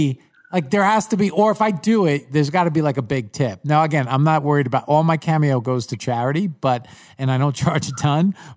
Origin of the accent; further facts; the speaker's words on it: Long Island, New York, United States; I grew up on Long Island, and we would go get my dad would go get bagels